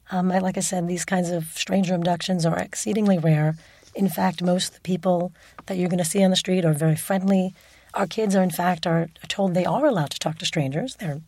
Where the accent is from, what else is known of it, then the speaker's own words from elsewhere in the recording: Queens, New York, United States; I grew up in Flushing, Queens. It was certainly not, you know, some rural country road